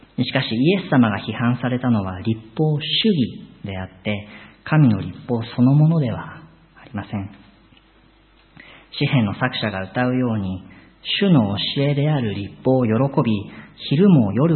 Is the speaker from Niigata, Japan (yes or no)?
yes; Niigata, Japan; 私は新潟出身なんですけれども、複数の水路に囲まれた緑というと田んぼを思い出すんですね。